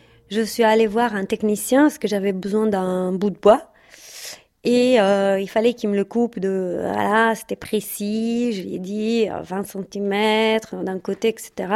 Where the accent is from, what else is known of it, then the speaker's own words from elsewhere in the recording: Italy; accent: Italian; French is a second language; En fait, on a entendu mon accent, mais on n'a pas entendu ma demande. Malgré le temps qui passait, eh ben, j'ai toujours droit au stéréotype de l'italienne.